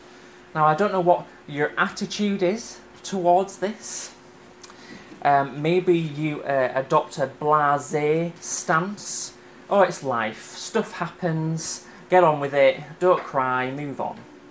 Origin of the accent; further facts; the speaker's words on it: Huddersfield, Yorkshire and the Humber, United Kingdom; also born or lived in Scotland; now in Leicester, United Kingdom; I am originally from Huddersfield in England.